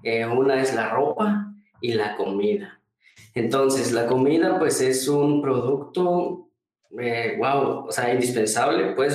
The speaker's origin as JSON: {"language": "Spanish", "town": "San Miguel Cuatlán", "country": "Mexico", "tie": "born or raised there", "said": "Se llama San Miguel Cuatlán, un pueblo que en el cual la necesidad era tanto que pues llegaban a vender"}